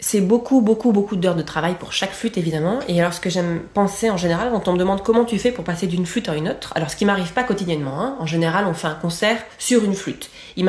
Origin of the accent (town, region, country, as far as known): Perpignan, Occitanie, France; born there